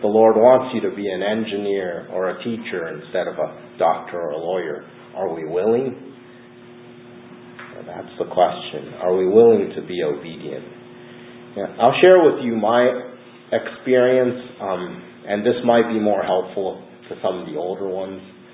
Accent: Seattle, Washington, United States; also born or lived in California; I grew up in Seattle. I lived on the West Coast my entire life, and I'd never lived anywhere outside of actually Washington and California.

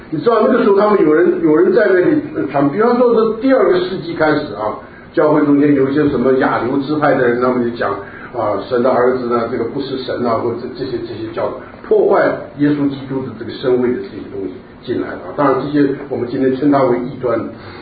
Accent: China; 像我们中国人，有的人也很注重所谓的家谱啊

